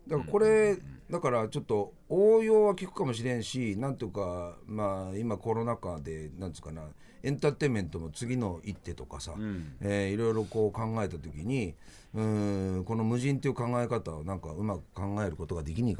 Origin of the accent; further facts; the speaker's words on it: Yamanashi, Japan; どっか俺も山梨県人なんだろうね